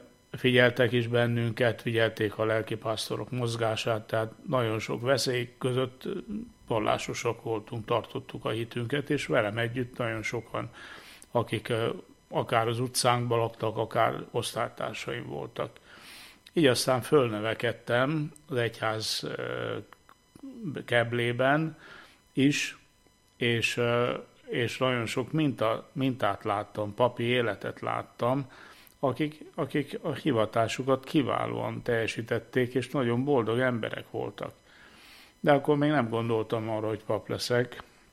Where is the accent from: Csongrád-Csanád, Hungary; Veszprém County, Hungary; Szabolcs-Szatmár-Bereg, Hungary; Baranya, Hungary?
Veszprém County, Hungary; Veszprém; born there; Hát Veszprémben születtem 1949-ben, és szüleim vallásos emberek voltak.